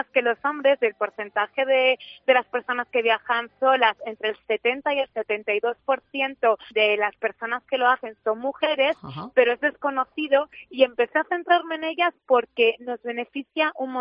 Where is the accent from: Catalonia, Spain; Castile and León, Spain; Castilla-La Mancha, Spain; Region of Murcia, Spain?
Castilla-La Mancha, Spain; Manzanares; born there; yo soy periodista, nací en Manzanares